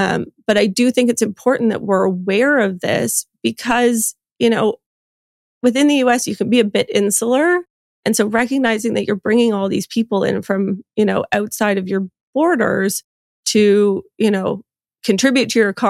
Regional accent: Canada; And I think as a Canadian, I mean, I certainly wrote this when I was a fellow in the US.

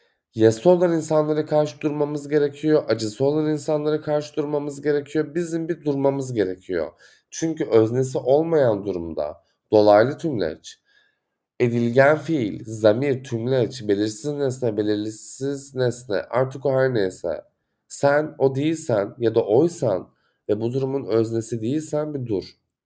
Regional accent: Istanbul, Turkey; Evet, İstanbul çok gri, İstanbul çok işte böyle beton, ağacı yok, yeşili yok ama ben burada doğdum.

